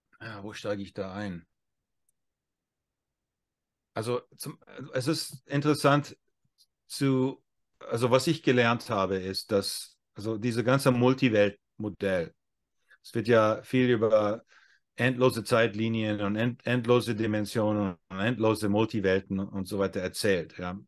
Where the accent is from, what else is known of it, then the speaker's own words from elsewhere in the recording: United States; German is a second language; now in Germany; Also ich komme ja aus Amerika, lande in Deutschland